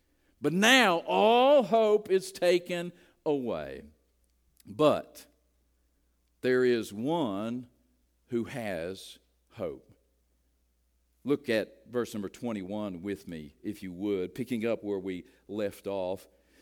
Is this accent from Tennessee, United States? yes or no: no; West Virginia, United States; I grew up in West Virginia, as you know, got saved, went to church in West Virginia. West Virginians have a way of saying things.